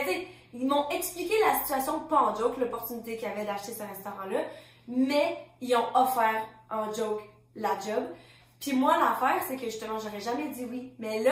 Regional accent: Lévis, Quebec, Canada; j'ai grandi à Lévis, fait que c'est comme proche de Québec, mais l'autre bord du pont, puis encore plus petit, puis non seulement à Lévis, mais à Lauzon, fait que dans le trou du cul du monde

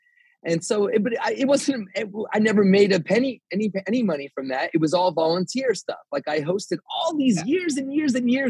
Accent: Arizona, United States; He has been such a great representative for my home state, Arizona, where he's done so much for the communities there.

